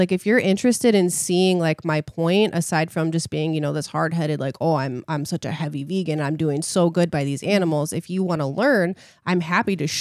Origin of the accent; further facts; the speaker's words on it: Virginia, United States; born there; No. So I was born in Virginia.